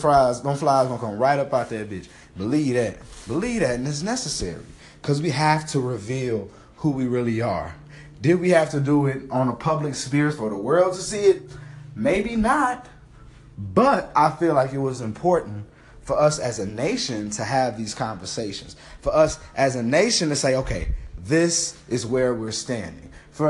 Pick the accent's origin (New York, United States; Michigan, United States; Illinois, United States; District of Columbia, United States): Michigan, United States; Detroit; I live in Detroit, so I'm from Detroit.